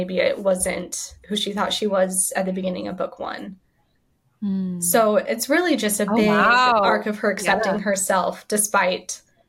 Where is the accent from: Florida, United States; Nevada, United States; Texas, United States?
Nevada, United States; I'm not. I'm from Nevada. I grew up outside Vegas. I graduated from high school, I went to college in Colorado.